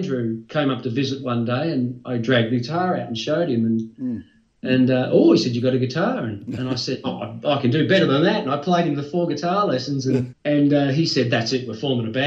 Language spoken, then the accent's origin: English; Castlemaine, Victoria, Australia; And then luckily there was a guy right here in my hometown in Castlemaine, teaching guitar lessons